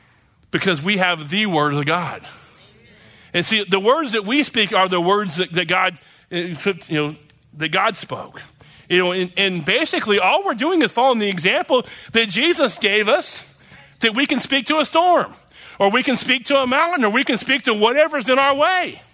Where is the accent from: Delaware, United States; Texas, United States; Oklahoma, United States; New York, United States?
Oklahoma, United States; I mean, like I said, you know, growing up in Oklahoma, and I'm sure many of you grew up right here